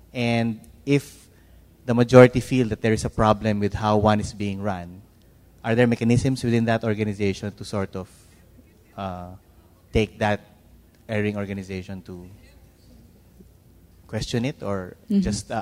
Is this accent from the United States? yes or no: no; Philippines; from the Philippines.